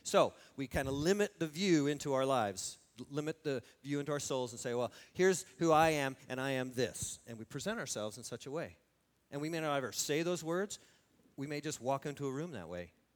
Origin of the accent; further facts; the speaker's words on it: Lebanon, Oregon, United States; I'm a dork from Lebanon, Oregon.